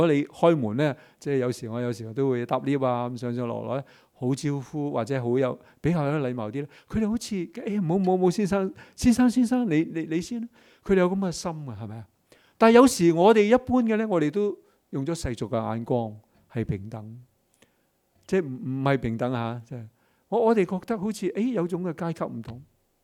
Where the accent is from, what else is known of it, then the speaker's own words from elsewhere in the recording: China; 就是、我哋中国人话诛九族添啊。